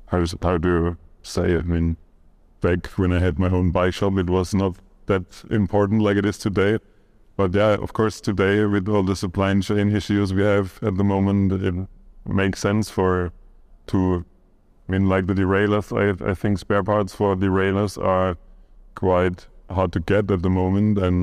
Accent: Rhineland-Palatinate, Germany; English is a second language; So in Germany, I grew up in Pfalz, in Palatina.

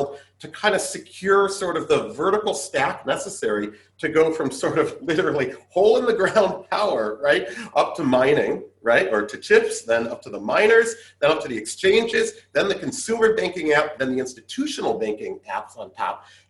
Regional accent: United States; now in Japan; being an American in Japan, sometimes it's hard not to.

